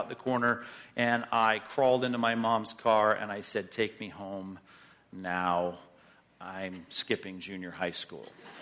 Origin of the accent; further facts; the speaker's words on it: Long Beach, California, United States; I had normally, of course, as most kids growing up in Long Beach, I'd walk to school, ride my bike to school